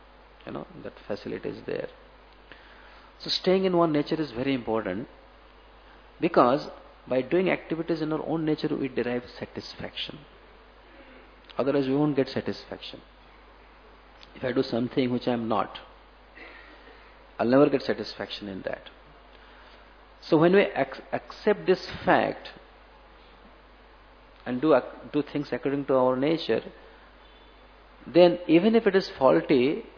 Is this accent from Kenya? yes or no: no; Odisha, India; English is a second language; I have seen some of my friends in Orissa. We are from Orissa.